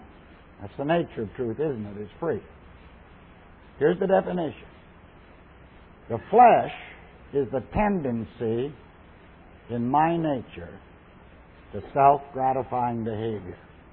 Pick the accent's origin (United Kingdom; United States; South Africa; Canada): Canada; I'm a Canadian Scot.